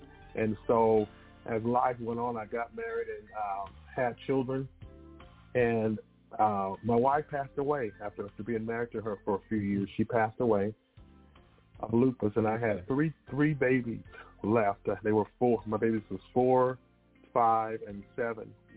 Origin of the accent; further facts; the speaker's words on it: Tyler, Texas, United States; from Tyler, Texas, born and raised by my grandmother and mother, father, and we say a host of aunts and uncles. So when you're born in Texas, everybody raised you